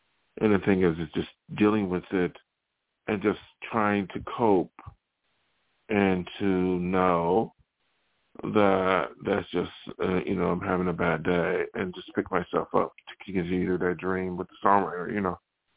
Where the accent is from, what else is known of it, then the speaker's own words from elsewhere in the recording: Buffalo, New York, United States; And I knew that when I was from Buffalo, New York.